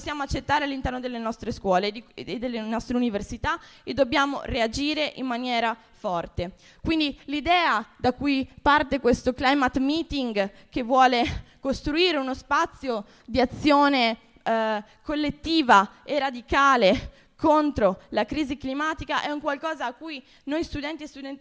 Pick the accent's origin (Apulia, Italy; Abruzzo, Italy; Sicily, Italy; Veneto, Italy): Veneto, Italy; Venice; Io vengo da Venezia